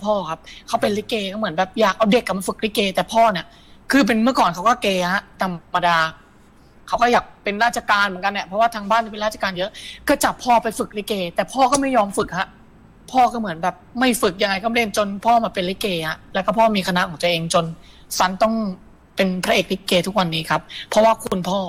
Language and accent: Thai; Chai Nat, Thailand; also born or lived in Bangkok; แต่เกิดผมเกิดกรุงเทพสร้างเกิดกรุงเทพครับแล้วก็ครอบครัวคือพ่อเป็นคนราชบุรีครับแล้วก็มาทำธุรกิจแล้วก็คุณยายมาอยู่ที่ชัยนาทก็เลยเรียนหนังสือที่ชัยนาทมายาวเลยครับก็เป็นคนที่ชัย